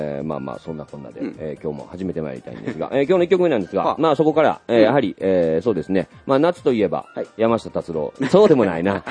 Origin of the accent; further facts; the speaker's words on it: Kansai, Japan; やはり我々関西人ですから、関西弁で言うところのね